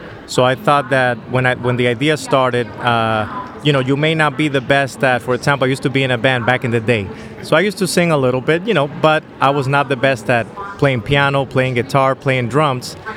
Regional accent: Dominican Republic; Since I'm originally born and raised in the Dominican Republic

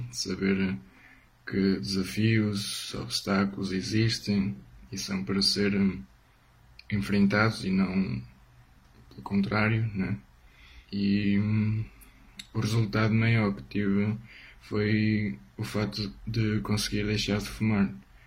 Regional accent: Portugal; sou de Portugal

